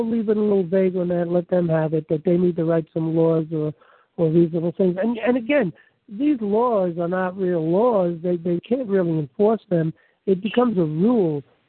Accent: New York City, New York, United States; believe me, I come from New York City.

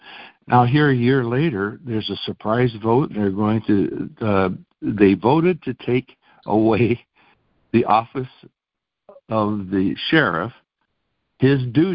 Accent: Washington, United States; I'm from Washington State, down here behind the enemy lines.

